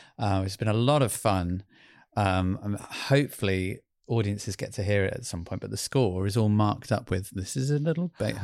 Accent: England, United Kingdom; I'm English.

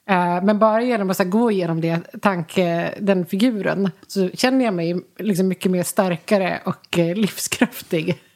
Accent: Dalarna County, Sweden; jag är ju från Dalarna, och vi var ganska mycket ute i skogen och åkte skidor

